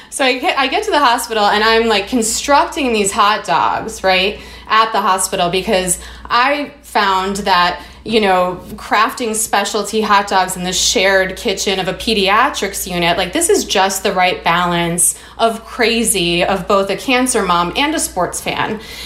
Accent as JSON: {"language": "English", "town": "Chicago", "region": "Illinois", "country": "United States", "said": "I'm from Chicago, so like I could accept that we had missed beach season"}